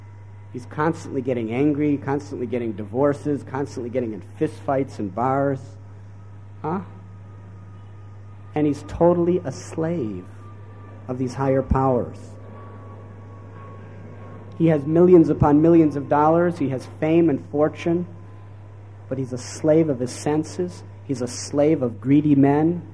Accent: United States; Because I'm from America where I know all these types of people.

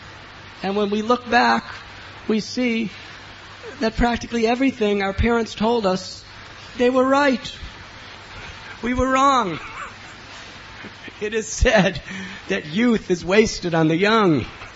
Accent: United States; I was brought up in the United States of America in a moderately wealthy family where we had anything, anytime

